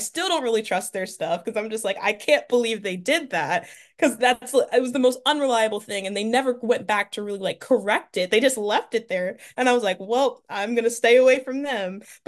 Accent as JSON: {"language": "English", "region": "Delaware", "country": "United States", "said": "And I'm from Delaware, which is where he's from as well."}